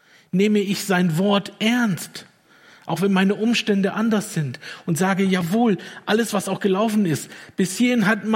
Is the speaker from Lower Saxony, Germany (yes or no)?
yes; Lower Saxony, Germany; Als Niedersachse war es für mich sehr befremdlich, als ich ins Ländle kam